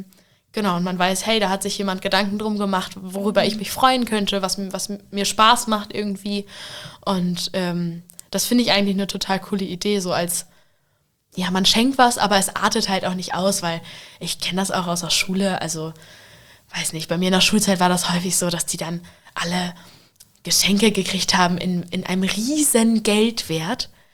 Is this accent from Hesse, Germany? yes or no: no; Vechta, Lower Saxony, Germany; bei mir in meinem Heimatdorf in Vechta